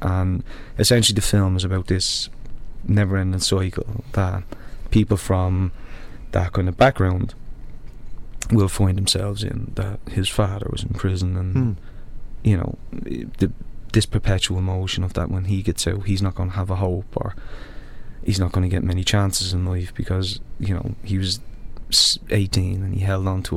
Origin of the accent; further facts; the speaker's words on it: Dublin, Leinster, Ireland; which I grew up in Dublin city centre